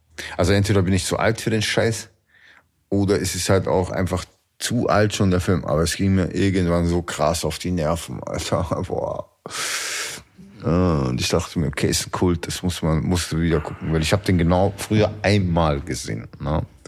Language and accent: German; Austria; bei uns in Österreich gibt es voll viel Brot mit Anis